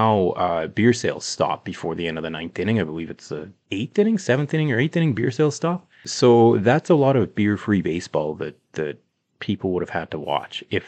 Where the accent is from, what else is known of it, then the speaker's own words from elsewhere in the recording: Calgary, Alberta, Canada; we're both from Calgary, Alberta, Canada.